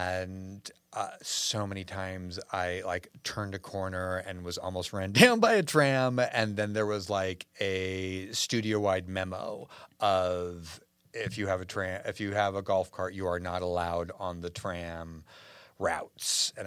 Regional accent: Pacific Northwest, United States; You know, I grew up in the Pacific Northwest, and so Bigfoot was a big deal

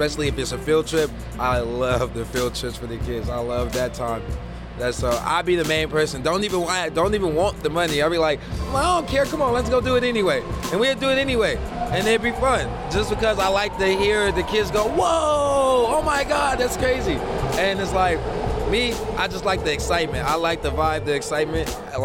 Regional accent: Richmond, California, United States; Yeah, I'm from Southside Richmond.

